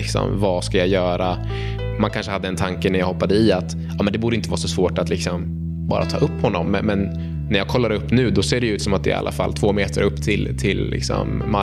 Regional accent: Uppsala, Stockholm County, Sweden; jag är uppväxt i centrala Uppsala och hade till en början att vi var 5 stycken i familjen.

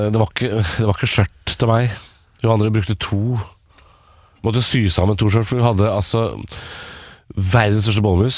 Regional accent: Ås, Akershus, Norway; jeg er jo fra Ås, egentlig, da. Jeg er ikke fra Konnerud.

